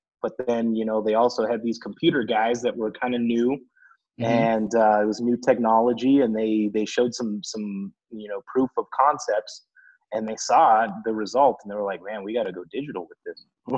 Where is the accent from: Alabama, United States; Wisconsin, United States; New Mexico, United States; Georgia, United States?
New Mexico, United States; Albuquerque; I'm from Albuquerque, New Mexico.